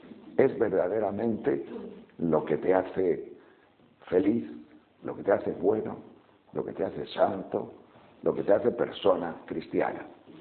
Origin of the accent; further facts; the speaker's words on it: León, Castile and León, Spain; yo soy de León, muy unido con esta tierra de Cáceres, profundamente unidos